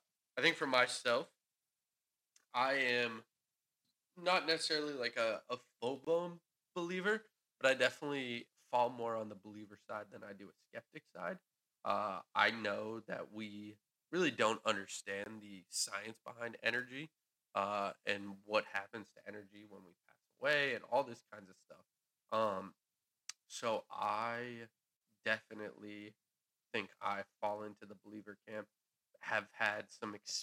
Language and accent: English; Salem, Massachusetts, United States; we are born and raised in Salem, a place with a lot of history, so there's a lot of potential for, you know, spiriting around.